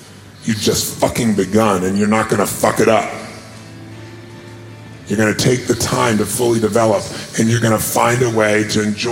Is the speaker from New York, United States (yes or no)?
no; Azusa, California, United States; I'm a kid from Azusa, California, who did not have any fucking certainty